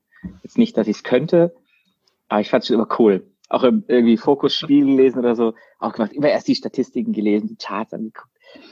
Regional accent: Freiburg, Baden-Württemberg, Germany; accent: Baden; 37 Jahre alt, 2 Kinder, beides Mädels, 2 und 6 Jahre alt, komme ursprünglich aus Freiburg, was man ja unschwer hört an meinem badischen Akzent. Bin halb Badener, halb Schwabe, 2 Herzen in meiner Brust.

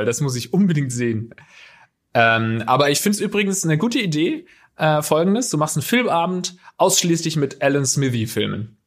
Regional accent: Baden-Württemberg, Germany; nochmal entschuldigen für Baden und Schwaben, die Grenze und so weiter, was ich da erzählt habe von meiner Heimat.

